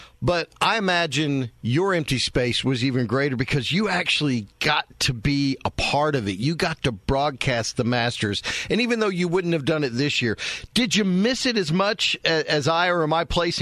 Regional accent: Houston, Texas, United States; It feels like my hometown of Houston in the summertime in Augusta.

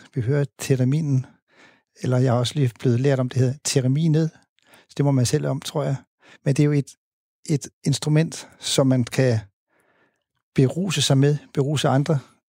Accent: Holstebro, Central Denmark Region, Denmark; Jeg er jo fra Holstebro i Jylland, og min far solgte billetter i Holstebro Bio, og min mor solgte slik.

